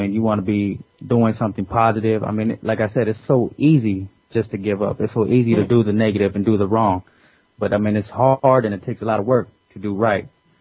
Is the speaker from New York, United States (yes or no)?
no; Pomona, California, United States; born there; I'm originally, you know, I was born in Pomona, California, but I've lived all over the place. You know, mix of Inland Empire.